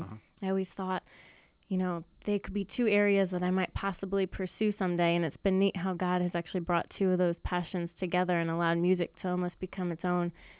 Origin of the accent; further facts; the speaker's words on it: Delaware, United States; Well, like you said, I was born and raised in Delaware. I attended Wilmington Christian School from K to 12.